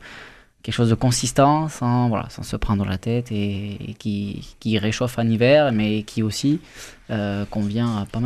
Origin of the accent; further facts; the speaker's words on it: Occitanie, France; mon associé … on est français, il est bourguignon, je suis gersois.